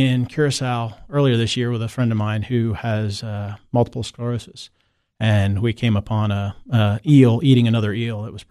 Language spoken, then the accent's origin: English; Florida, United States; Again, growing up in Florida, South Florida, and then traveling to the Caribbean to see family.